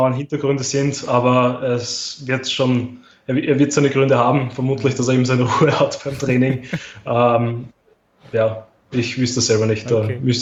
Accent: Austria; Also das war eben die Staatsmeisterschaft 2018 bei uns in Österreich.

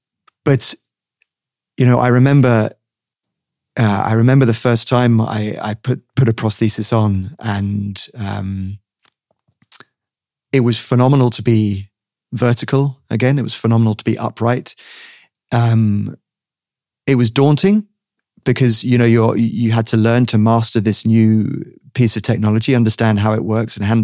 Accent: United Kingdom; interestingly, being British and having the National Health Service, the NHS, there is not a lot of choice.

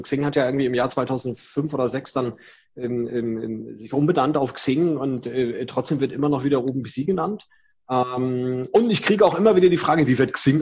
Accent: Hamburg, Germany; born there; now in Mölln, Germany; Ein gebürtiger Hamburger mit mittlerweile starker Verwurzelung im schönen Mölln. Nicht Köln, sondern Mölln. Südlich von Lübeck, östlich von Hamburg gelegen.

